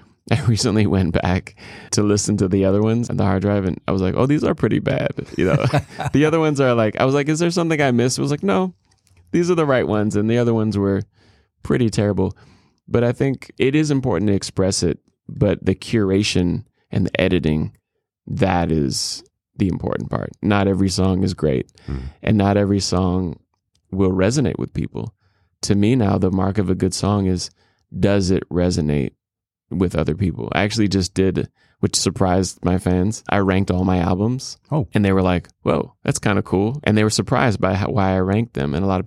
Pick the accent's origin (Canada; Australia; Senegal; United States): United States; Minneapolis, Minnesota; I'm from Minneapolis, so … was like huge, huge, huge, huge.